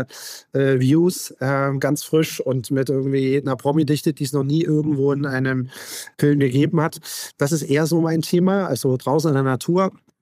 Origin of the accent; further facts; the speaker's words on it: Dreieich, Hesse, Germany; Vater hat schon immer, also hat eine große Heizungsbaufirma, ja, in Dreieich, in Frankfurt und da bin ich immer auf Baustellen groß geworden.